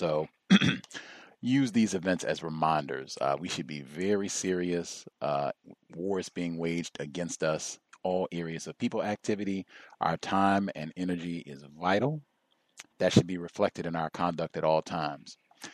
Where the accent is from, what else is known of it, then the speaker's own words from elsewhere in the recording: Virginia, United States; born there; Again, I was born in Virginia.